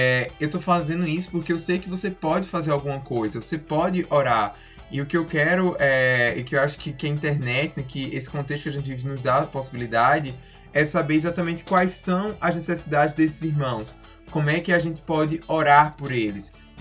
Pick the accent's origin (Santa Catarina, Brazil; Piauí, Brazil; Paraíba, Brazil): Paraíba, Brazil; Campina Grande; eu sou de Campina Grande, Paraíba, e eu entrei na universidade com 16 anos, então era impensável ir morar sozinho em São Paulo ou no Rio de Janeiro.